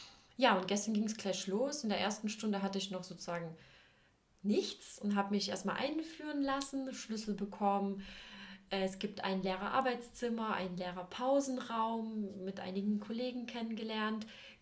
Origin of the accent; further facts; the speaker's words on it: Saxony, Germany; ich bin ja in Sachsen auch zur Schule gegangen